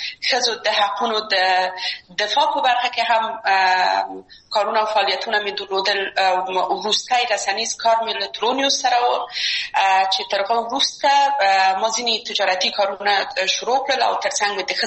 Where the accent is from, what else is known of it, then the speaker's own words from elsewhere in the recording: Kabul, Afghanistan; زه اصلا د میدان وردګ ولایت یم او په کابل کې بیا زیږیدلی یم. په کابل کې زیږیدلی یم، په کابل کې لویه سوم، په کابل کې مې درسونه وویل